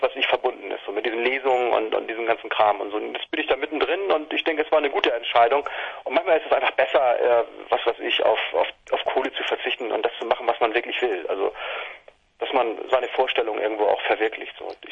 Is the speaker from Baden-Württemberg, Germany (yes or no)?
no; Hohenweststedt, Schleswig-Holstein, Germany; in Hohenweststedt, also eben das Dorf, in dem ich damals aufgewachsen bin. Geboren bin ich in Itzehoe und bin dann mit, ich weiß nicht, mit 4 oder 5 oder so nach Hohenweststedt gekommen.